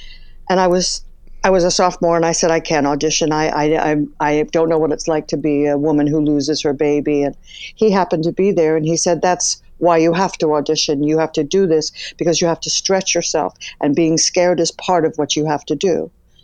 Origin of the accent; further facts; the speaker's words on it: Florida, United States; also born or lived in Connecticut; I grew up in, we came over and we were in Connecticut, and then we went to Miami, and then we went to North Miami. I mostly was raised in Florida, Southern Florida.